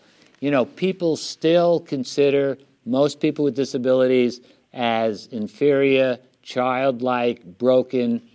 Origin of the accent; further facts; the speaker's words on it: New York City, New York, United States; I kid around a lot that I'm from the South, but it's the South Bronx.